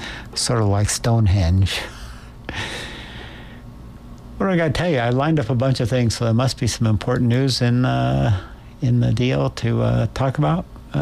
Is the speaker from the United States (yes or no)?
yes; San Jose, California, United States; they were the big deal in my hometown, San Jose.